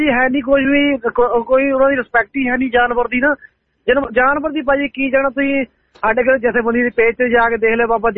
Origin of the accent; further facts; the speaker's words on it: Garhdiwala, Punjab, India; ਜਿੱਦਾਂ ਸਾਡੇ ਮੇਰੇ ਪਿੰਡ ਆ ਬਾਲੇ ਪਿੰਡ ਗੜ੍ਹਦੀ ਵਾਲਾ ਹੁਸ਼ਿਆਰਪੁਰ ਲਾਗੇ ਨਾ ਉਧਰ ਪ੍ਰਸੀਨ ਕਹਿੰਦੇ ਆ